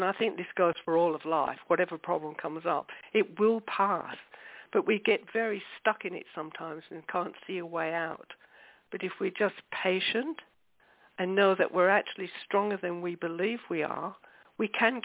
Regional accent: England, United Kingdom; because I grew up in England

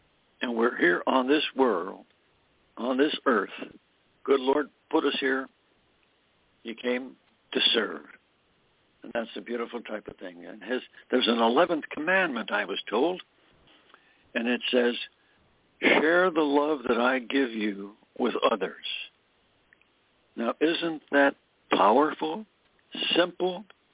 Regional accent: Pennsylvania, United States; I was a coal miner's kid growing up in Pennsylvania.

